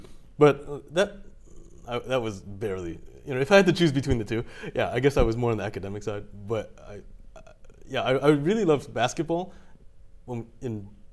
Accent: New York, United States; And, you know, I'm from New York, so we had the Knicks.

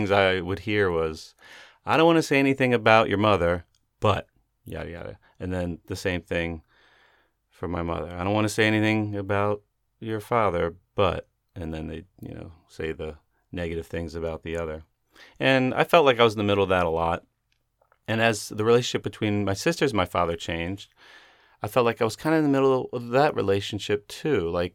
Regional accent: Maryland, United States; born there; I was born in 1977 in July on the 26th in Maryland.

